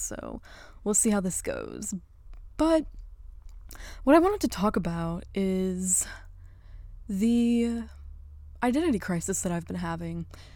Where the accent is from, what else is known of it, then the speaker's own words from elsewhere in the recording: Mississippi, United States; moved away as an adult; now in Chicago, United States; Mind you, I grew up in Mississippi, so I moved from Mississippi to Chicago, Illinois. Just like that.